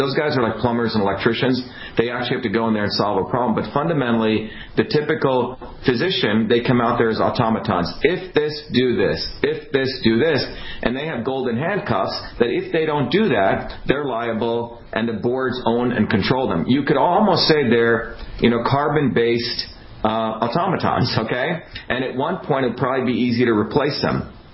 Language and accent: English; New Jersey, United States; my education here in the United States and, you know, growing up in Jersey, et cetera